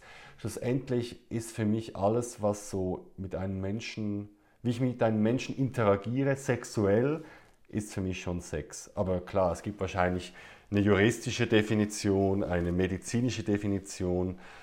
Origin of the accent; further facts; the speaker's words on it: Zurich, Switzerland; ich bin 35 Jahre alt, ich komme aus Zürich, der Schweiz